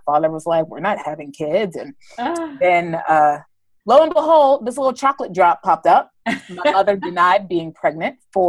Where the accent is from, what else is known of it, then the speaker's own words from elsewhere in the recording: Pittsburgh, Pennsylvania, United States; Sure. So, I'm originally from Pittsburgh. I am the youngest of four, so three boys, and then myself.